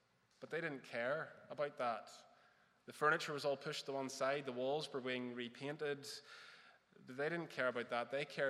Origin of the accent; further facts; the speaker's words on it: Northern Ireland, United Kingdom; I'm from the North Coast, and so not too far away from McGilligan Prison.